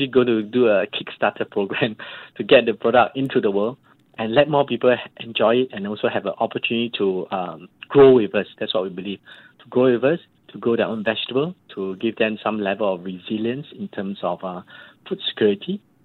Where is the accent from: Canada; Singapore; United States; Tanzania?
Singapore; So I hope that as a company and as a Singaporean, we can contribute to that goal.